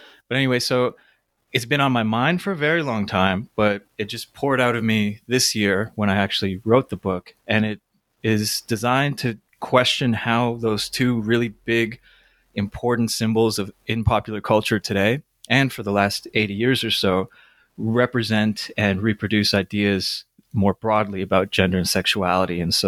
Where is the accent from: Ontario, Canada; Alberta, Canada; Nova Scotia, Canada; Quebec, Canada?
Ontario, Canada; Toronto; like most people probably growing up in North America, I grew up in Toronto, actually.